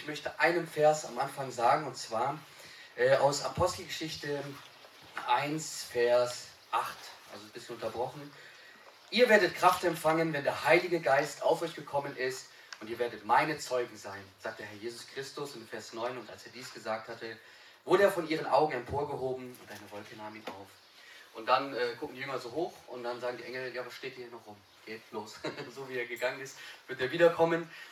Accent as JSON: {"language": "German", "town": "Bietigheim-Bissingen", "region": "Baden-Württemberg", "country": "Germany", "said": "ich komme aus Bietigheim-Bissingen. Und gehe dort in die Thebis-Gemeinde, die freie christliche Gemeinde."}